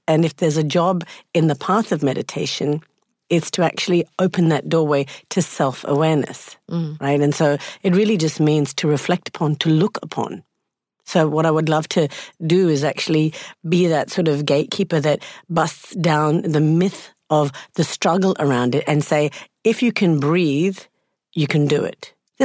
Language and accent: English; Tamil Nadu, India; born there; I was born in South India, so I come from Tamil Nadu. And so there's a certain vibration and a frequency, I think, that sort of permeates where you are born. And so I'm born in a place of India that is full of ancient mystics and yogis